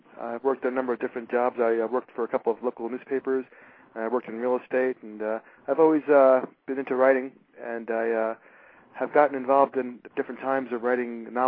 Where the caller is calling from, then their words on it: Surfside, Florida, United States; I'm in Surfside, Florida. It's the north end of Miami Beach.